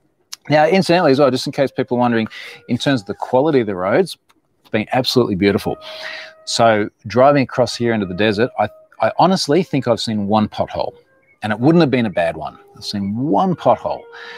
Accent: Queensland, Australia; my home state of Queensland

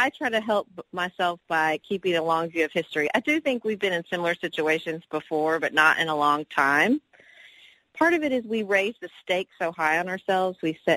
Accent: Paducah, Kentucky, United States; I ran for local office in my hometown of Paducah, Kentucky in 2016

